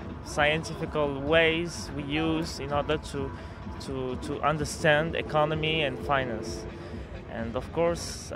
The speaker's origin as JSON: {"language": "English", "country": "Morocco", "lives_now": "Paris, France", "said": "I'm from Morocco and I live in France, in Paris."}